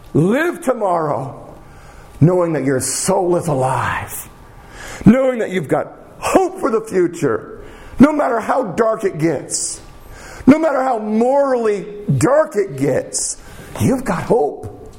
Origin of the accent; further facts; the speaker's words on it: New York, United States; New York State, I'm ashamed to say my home state